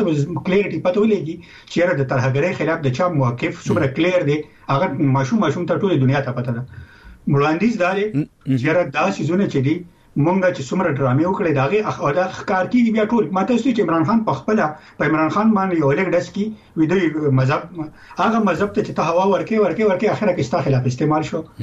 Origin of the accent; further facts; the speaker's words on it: Khyber Pakhtunkhwa, Pakistan; موږ د پښتونخوا یو